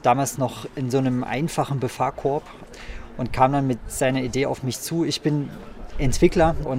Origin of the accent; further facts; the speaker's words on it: Saxony, Germany; bin eigentlich gar kein Lausitzer, sondern Sachse und bin aus Fördermittelgründen hier in die Lausitz gekommen.